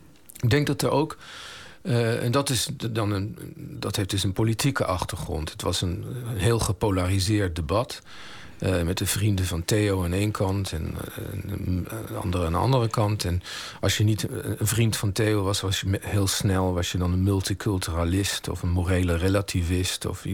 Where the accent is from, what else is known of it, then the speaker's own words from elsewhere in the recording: Netherlands; moved away; Dat ik ben Nederlander. Ik ben hier weggegaan in 1975. Heb hier dus ook niet meer gewoond sinds die tijd.